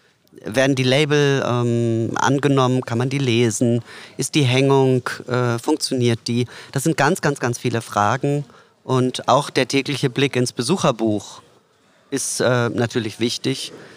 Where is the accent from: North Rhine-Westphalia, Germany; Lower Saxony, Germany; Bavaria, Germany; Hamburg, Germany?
Hamburg, Germany; Ja, ich bin Hamburger.